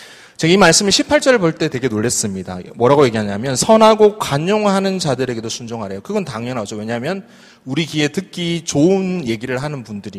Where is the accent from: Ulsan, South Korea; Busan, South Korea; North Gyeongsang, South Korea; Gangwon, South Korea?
Busan, South Korea; 저는 고향이 부산입니다. 그리고 저희 아버님 고향은 포항이에요. 둘 다 경상도 남자입니다.